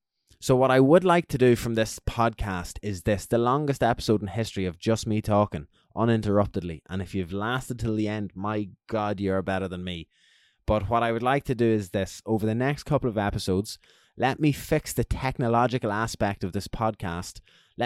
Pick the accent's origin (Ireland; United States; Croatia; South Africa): Ireland; And as I said, I'm the Irish Jiu-Jitsu stan here.